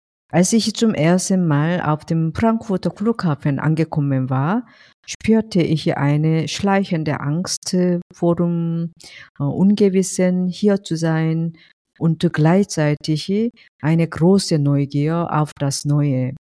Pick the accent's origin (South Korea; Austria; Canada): South Korea; German is a second language; moved away as an adult; now in Germany; Ich komme aus Korea. 1991 kam ich nach Deutschland zu studieren. Seitdem lebe ich in Deutschland. Inzwischen habe ich hier mehr Zeit verbracht als in meiner Heimat. Heute würde ich mich als eine europäische Koreanerin bezeichnen.